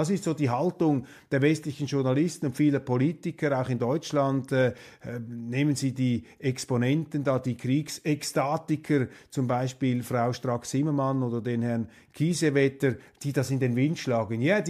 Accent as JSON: {"language": "German", "country": "Switzerland", "said": "Für mich als Schweizer"}